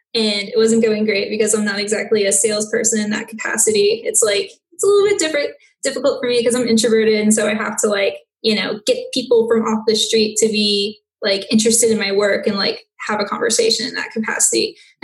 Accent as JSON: {"language": "English", "town": "New Orleans", "region": "Louisiana", "country": "United States", "said": "And yeah, I'm from New Orleans and I started up my studio as of 3 months ago, officially with that LLC."}